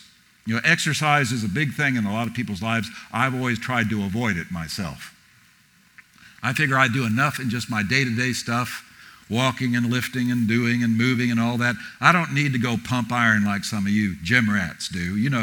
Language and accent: English; New York City, New York, United States; Set in my hometown, New York City, in 1957, when I was 3 years old. And I was not a member of a gang, but I lived just a few streets over from where this thing takes place.